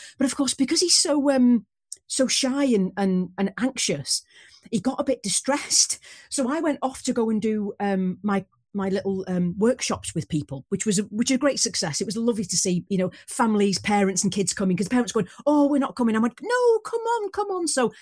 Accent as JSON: {"language": "English", "region": "Wales", "country": "United Kingdom", "tie": "born or raised there", "said": "For people who don't know, I am Welsh, born and bred."}